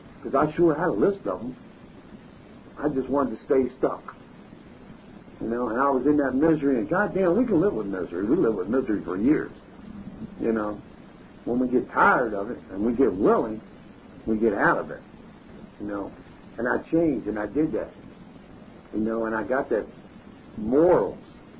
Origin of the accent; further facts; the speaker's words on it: Baltimore, Maryland, United States; because I'm from Baltimore City.